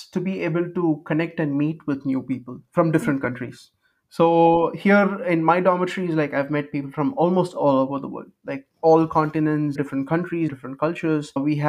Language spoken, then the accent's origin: English; Chennai, Tamil Nadu, India; English is a second language; moved away as an adult; now in Berlin, Delaware, United States; I come from India. More specifically, I come from South India, from a city called Chennai. And I came to Berlin for my master's studies.